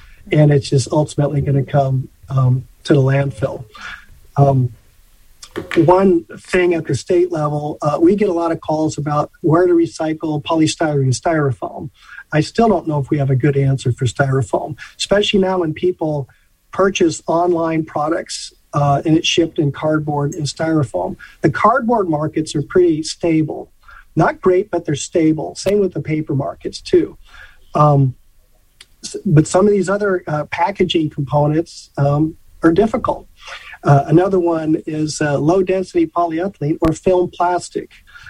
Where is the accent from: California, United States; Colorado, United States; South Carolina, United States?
Colorado, United States; I'm from Colorado